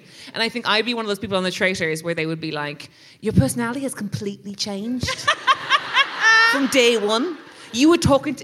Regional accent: Ireland; That has less of a significant because of being Irish, but like we got Top Shop properly. We had a big Top Shop that came to Ireland in like 2009 in a Cork development called Opera Lane.

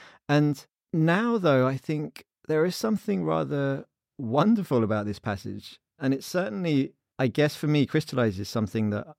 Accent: United Kingdom; it was slightly marred for me as British Jewish reader, novelist

